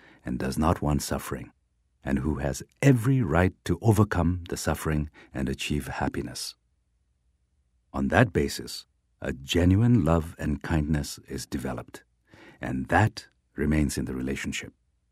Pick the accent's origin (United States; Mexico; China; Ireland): China; Amdo; I am from Amdo, in the northeastern part of Tibet. People from these areas are generally regarded as being very short-tempered.